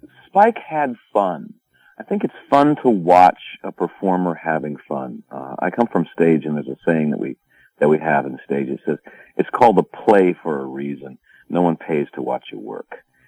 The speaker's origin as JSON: {"language": "English", "region": "California", "country": "United States", "said": "I'm sorry, man, fooled you. I'm from California."}